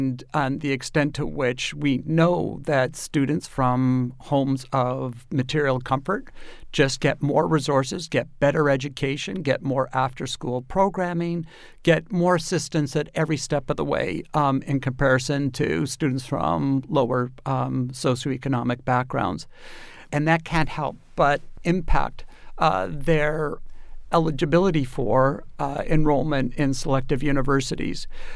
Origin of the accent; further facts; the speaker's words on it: Canada; I come from Canada, as you know.